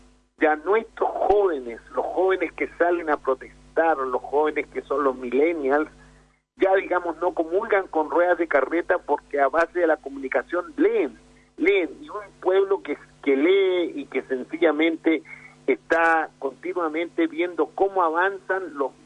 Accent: Chile; en mi país, en nuestro Chile

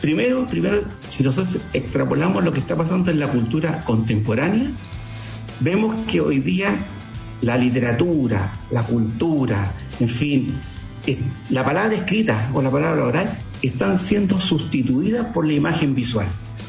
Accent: Chile; nosotros somos chilenos

